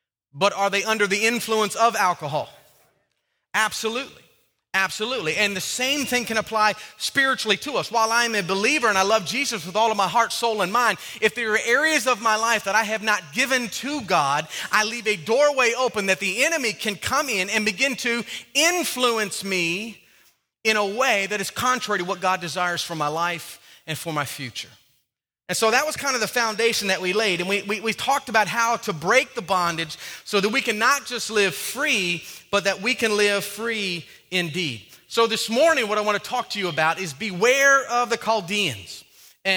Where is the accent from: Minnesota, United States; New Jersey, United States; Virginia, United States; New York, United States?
Virginia, United States; Farmville; So it's kind of like I grew up in Farmville, Virginia, and there's a Farmville on Facebook.